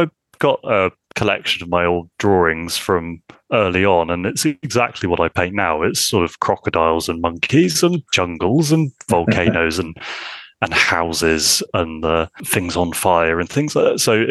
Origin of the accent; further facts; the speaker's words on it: Swindon, South West England, United Kingdom; I grew up in Swindon, which was this sort of quite boring post-industrial town. So it wasn't a very arty place to grow up.